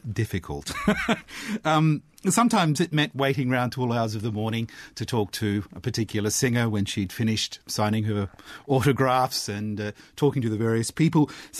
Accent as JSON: {"language": "English", "country": "Australia", "said": "Dame Joan … I'm Australian and I'm supposed to interview."}